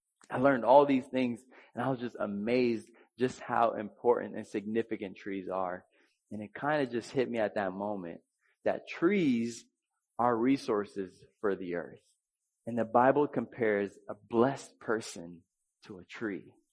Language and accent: English; Dallas, Texas, United States; Again, I'm from Dallas, which is a pretty big city, and I was mainly raised there, and education there is terrible, so I didn't learn a lot.